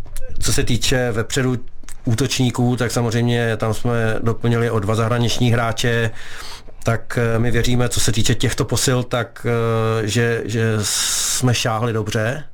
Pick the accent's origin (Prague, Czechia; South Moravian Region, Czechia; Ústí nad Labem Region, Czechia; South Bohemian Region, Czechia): Ústí nad Labem Region, Czechia; Chomutov; já jsem z regionu, já jsem se narodil v Chomutově